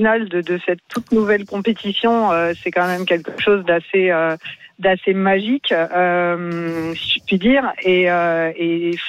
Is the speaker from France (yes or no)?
yes; France; Déjà parce que je suis française